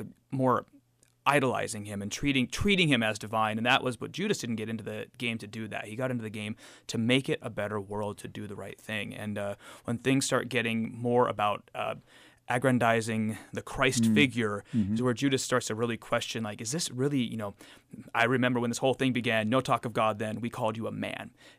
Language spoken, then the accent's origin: English; Coeur d'Alene, Idaho, United States; It was the first place I ever saw theater in my life, you know, growing up in Coeur d'Alene